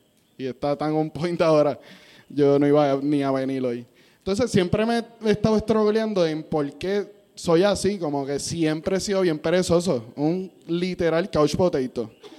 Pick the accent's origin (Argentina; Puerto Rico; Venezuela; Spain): Puerto Rico; Trujillo Alto; yo me crié en Trujillo Alto desde los 3 años.